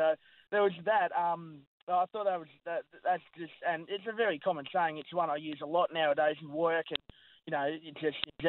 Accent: Yarra Junction, Victoria, Australia; I grew up in Yarra Junction, so no trains out to Yarra Junction.

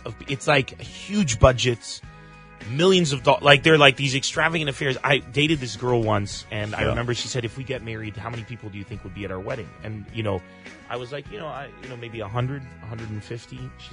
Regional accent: United States; That's, as an American myself, I totally get it.

